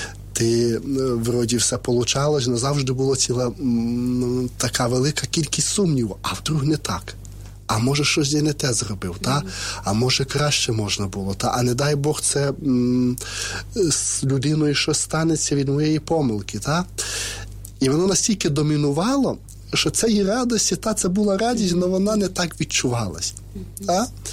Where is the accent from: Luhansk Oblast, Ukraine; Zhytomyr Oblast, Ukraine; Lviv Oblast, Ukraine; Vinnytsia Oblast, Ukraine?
Lviv Oblast, Ukraine; now in Kyiv, Ukraine; З Львівщини.